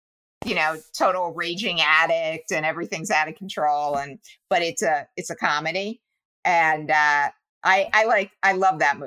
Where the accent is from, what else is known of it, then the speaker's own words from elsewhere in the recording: New Jersey, United States; You know me, I grew up in Jersey.